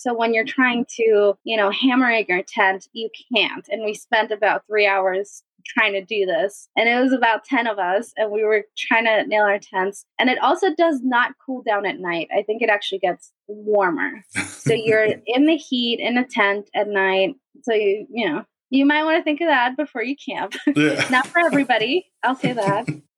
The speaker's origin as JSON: {"language": "English", "country": "Colombia", "said": "I'm from Colombia"}